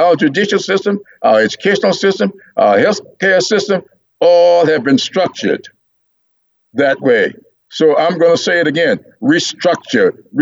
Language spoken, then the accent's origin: English; Sumter, South Carolina, United States; I was there in Sumter, my hometown, when J.T. McCain brought John Lewis to Sumter from Rock Hill